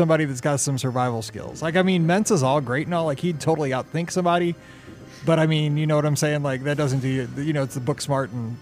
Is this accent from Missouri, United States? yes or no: yes; Missouri, United States; I'm from Missouri, and like, we have a lot of work. We've moved kind of out more towards the country.